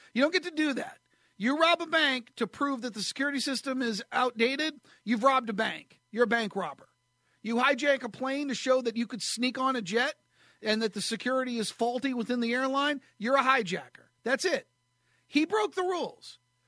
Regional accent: New Hampshire, United States; I didn't know the business. I was a kid from New Hampshire.

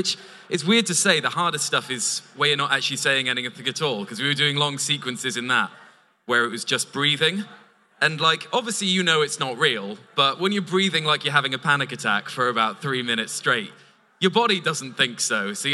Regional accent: Cardiff, Wales, United Kingdom; I'm from Cardiff

